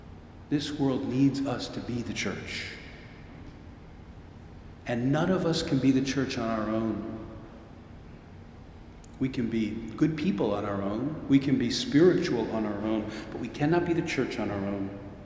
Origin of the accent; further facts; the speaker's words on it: Worcester, Massachusetts, United States; You know, I'm from Worcester, Massachusetts. Nobody can say Worcester very well.